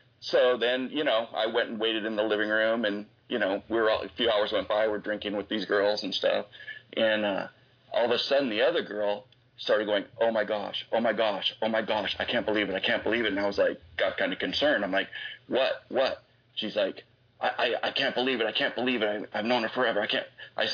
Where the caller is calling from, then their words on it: Burbank, California, United States; I am calling from Burbank, California.